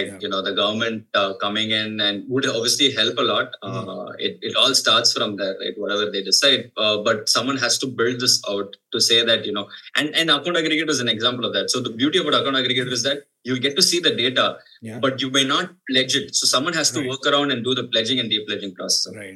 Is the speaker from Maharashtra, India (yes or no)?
no; Chennai, Tamil Nadu, India; Rahul and I used to play a lot of football together growing up in Chennai.